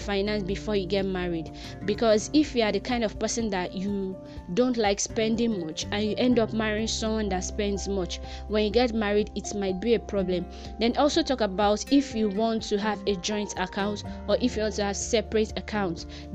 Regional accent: Nigeria; because I'm a Nigerian, I'm an African

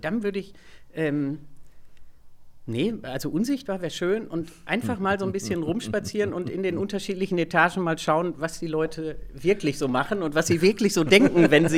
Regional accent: Marl, North Rhine-Westphalia, Germany; born there; Gebürtig komme ich aus Mahl.

